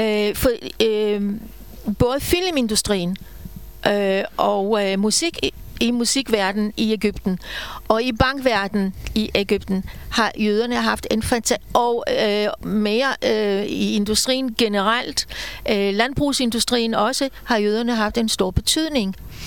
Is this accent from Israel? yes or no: yes; Israel; jeg har hørt meget af … min barndom i Israel